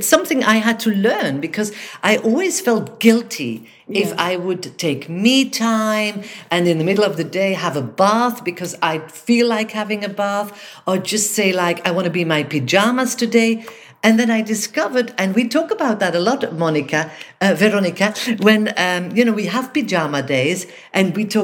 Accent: Venezuela; English is a second language; Being South American or Venezuelan and talking and listening to you ladies about sexiness is being such a hassle for me, you know, because at the end of the day in Venezuela, I think Latino girls are considered being sexy all the time.

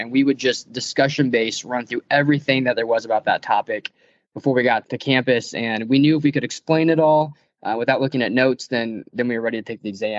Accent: Illinois, United States; I've kind of been sitting in the spot I've been born and raised in Central Illinois.

